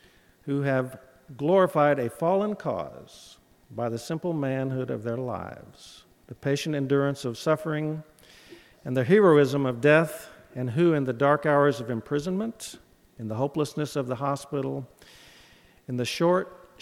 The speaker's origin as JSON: {"language": "English", "region": "Missouri", "country": "United States", "said": "So, once again, I come from Missouri. You know, we were a border state. It's a place that I love dearly."}